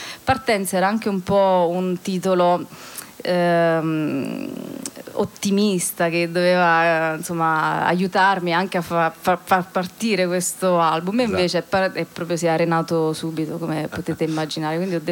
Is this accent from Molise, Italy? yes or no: yes; Molise, Italy; now in Turin, Italy; io sono molisana, ho la residenza a Firenze, vivo adesso tra Torino e Asti